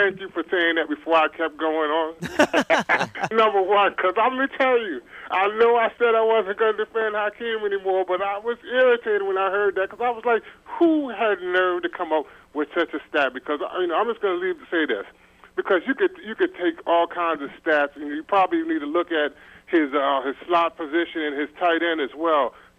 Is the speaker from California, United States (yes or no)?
no; Columbia, Maryland, United States; also born or lived in Queens, New York; We moved from New York, from Queens, to Columbia, Maryland. So I'm rooted there.